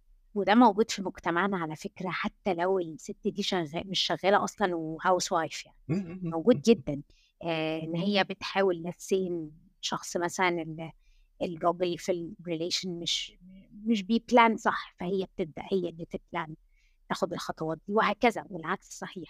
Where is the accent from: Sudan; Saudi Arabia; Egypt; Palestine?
Egypt; Alexandria, Alexandria Governorate; moved away as an adult; also born or lived in Cairo; now in England; طبعا انا عشان اطلع اصلا من اسكندريه للقاهره، ده خد اقناعات كتير لاهلي